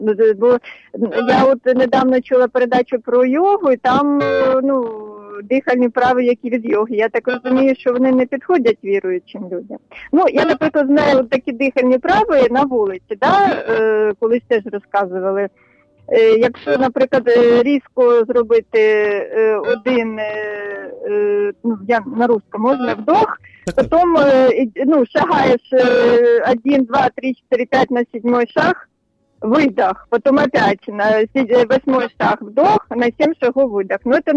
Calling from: Kyiv, Ukraine

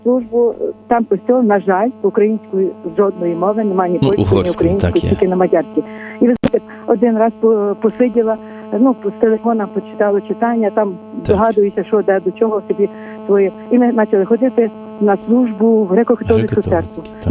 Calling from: Khmelnytskyi, Khmelnytskyi Oblast, Ukraine; Я з Хмельницького

